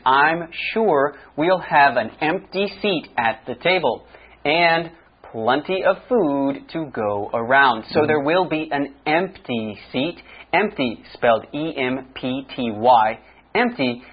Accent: United States; I am from the United States, so I have celebrated Thanksgiving basically every year of my life.

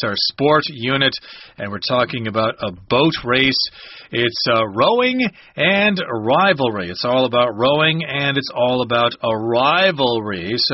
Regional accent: Iowa, United States; Like in my home state of Iowa, for example, there's a big rivalry between Iowa State University and the University of Iowa

